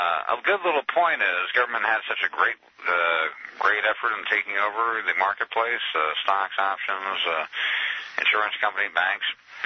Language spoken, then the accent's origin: English; New Zealand; Now, New Zealand had the exact same situation growing up in New Zealand.